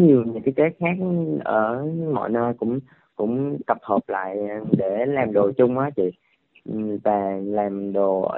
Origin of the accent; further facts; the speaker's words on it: Bình Định, Vietnam; em chọn món bánh ít lá gai là đặc sản Bình Định mình luôn.